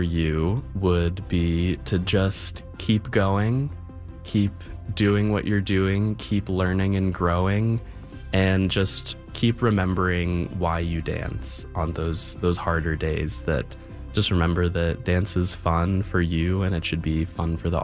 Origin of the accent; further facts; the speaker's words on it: Virginia, United States; I'm from Virginia, and we have dancers from as far away as Brazil and South Korea.